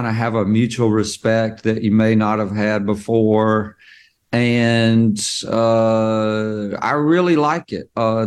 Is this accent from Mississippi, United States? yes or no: yes; Mississippi, United States; And I, you know, like I'm from Mississippi.